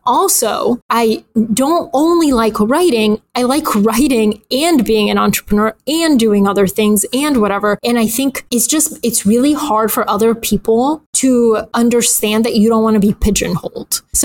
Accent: Atlanta, Georgia, United States; I grew up in Atlanta. CNN is based in Atlanta.

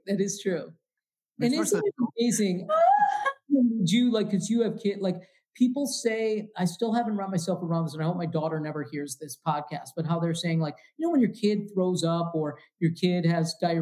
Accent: Michigan, United States; I'm a Twizzler person. I'm from Michigan.

